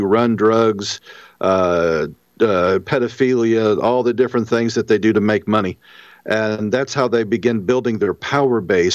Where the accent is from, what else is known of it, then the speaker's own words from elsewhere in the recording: St. Louis, Missouri, United States; I'm originally from St. Louis.